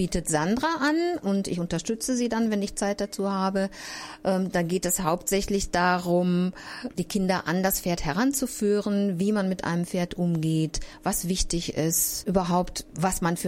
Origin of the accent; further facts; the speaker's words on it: Ense-Höingen, North Rhine-Westphalia, Germany; Ich komme aus Ense-Hüningen